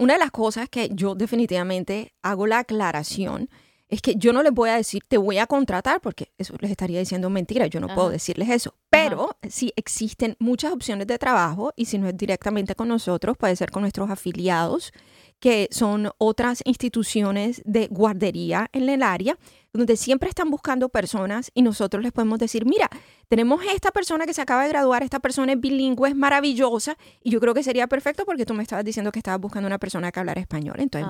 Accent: Colombia; yo soy colombiana, mis hijos se ríen de mí.

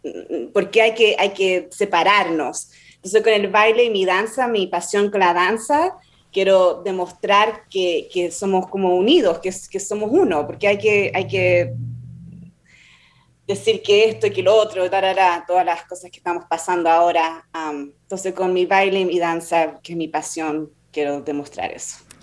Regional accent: Chile; como crecí en Chile

